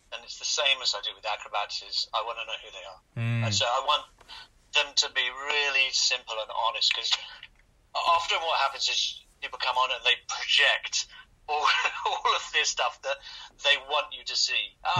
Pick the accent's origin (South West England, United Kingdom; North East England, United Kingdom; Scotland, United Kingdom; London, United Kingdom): South West England, United Kingdom; I grew up by the ocean. Yeah, I grew up by the sea. So in North Devon, we have beau